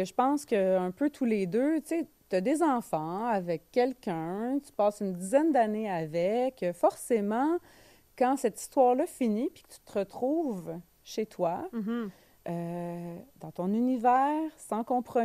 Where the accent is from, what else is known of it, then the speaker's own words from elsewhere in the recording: Longueuil, Quebec, Canada; On vient de Longueuil, tous les deux. On a grandi dans les mêmes quartiers, tu sais.